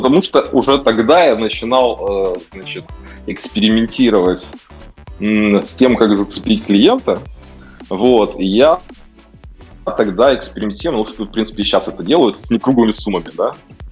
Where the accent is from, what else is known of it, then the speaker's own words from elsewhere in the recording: Kyiv, Ukraine; Значит, вырос я в Киеве, учился я в разных школах, часто переезжали.